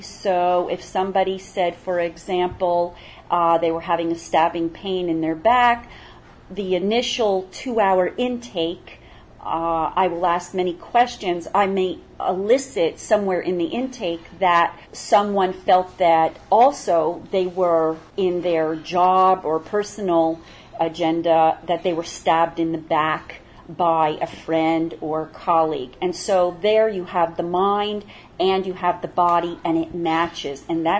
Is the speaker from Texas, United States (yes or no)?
no; Boston, Massachusetts, United States; I am from the States, the Boston area, and I have a practice actually all over the U.S. and in Canada.